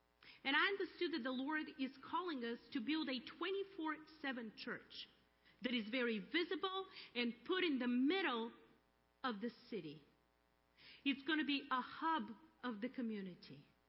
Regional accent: Bulgaria; accent: Bulgarian; English is a second language; like my femaleness and my Bulgarian background and my accent with which I will be preaching the gospel

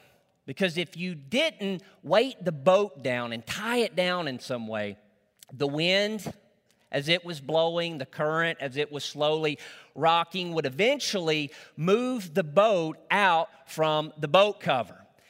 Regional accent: Arkansas, United States; There were many privileges that I had as a young man growing up in Northeast Arkansas in the country.

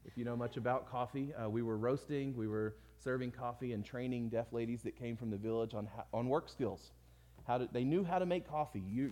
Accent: Louisiana, United States; first language American Sign Language; English is a second language; American Sign Language is my first language. I didn't actually start learning to speak English until I was about 4 or 5 years old, growing up in Louisiana. I had at that time what I called my deaf accent.

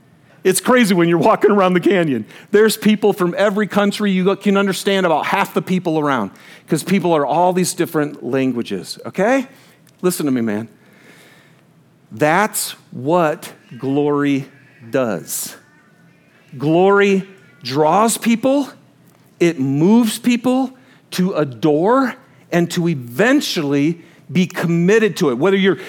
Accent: Detroit, Michigan, United States; now in Salt Lake City, United States; So, I'm from Detroit, right? I'm a football guy, so I love sports. And so what's funny is I will, even here in Salt Lake, I will actually see Detroit Lions stickers and bumper stickers.

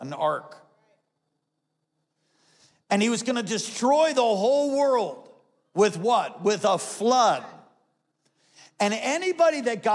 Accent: New York, United States; I'm from New York.

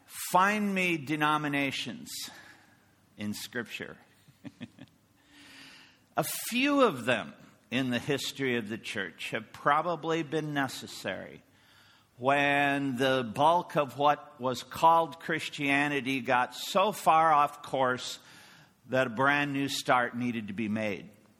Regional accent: Midwest, United States; the pretty hard walls of denominationalism that I grew up with in the Midwest of the United States.

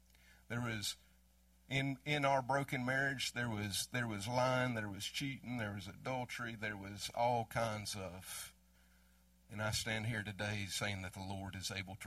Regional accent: Mississippi, United States; I am from Mississippi.

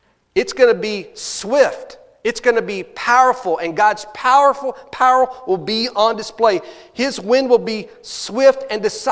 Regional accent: Texas, United States; now in Missouri, United States; Now, if you don't know, I'm from Texas originally. I like Missouri stuff. I've lived here for almost 25 years.

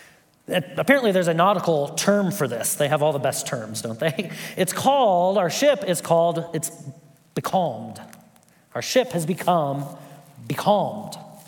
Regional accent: Lincoln, Nebraska, United States; If you don't know me, I am from Lincoln, Nebraska. Go Big Red.

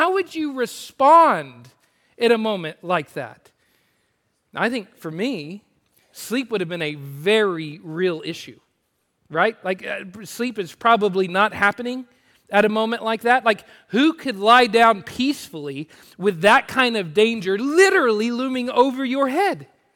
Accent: Oklahoma, United States; It's like I grew up in Oklahoma where in the summer times, like tornadoes could come in the middle of the night and you just kind of did your thing.

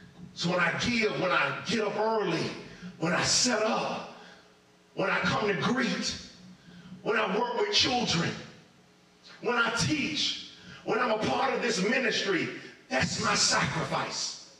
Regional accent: Florida, United States; And I flashed back to growing up in Florida in my parents' house, and I had a flashback moment.

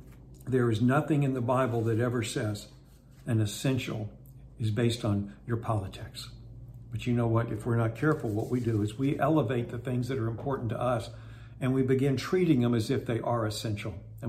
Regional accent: the North, United States; some of it he's from the South, I'm from the North.

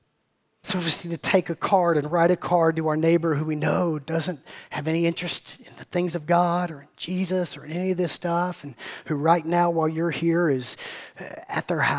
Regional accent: Georgia, United States; again, I grew up sort of in South Georgia, so I would sing

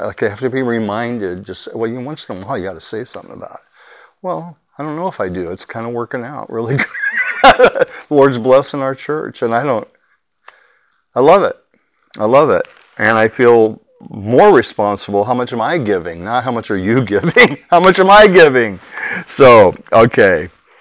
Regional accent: Portland, Oregon, United States; You know, I'm from Portland, Oregon.

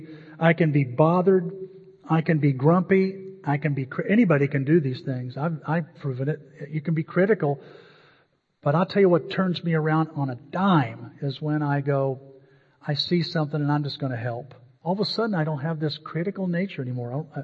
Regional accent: Illinois, United States; When I grew up in Southern Illinois, Route 130 was called Bloody 130

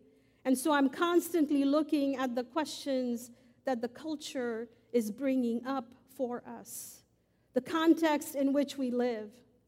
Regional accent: Mumbai, Maharashtra, India; moved away as an adult; now in Wilmore, United States; So I grew up in Mumbai, and 20 years ago in 1999, I came to Wilmore to attend Asbury Theological Seminary.

